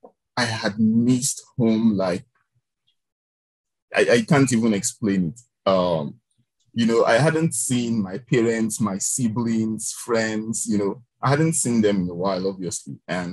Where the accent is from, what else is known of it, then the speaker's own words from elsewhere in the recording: Nigeria; moved away as an adult; now in United States; I'm from Nigeria.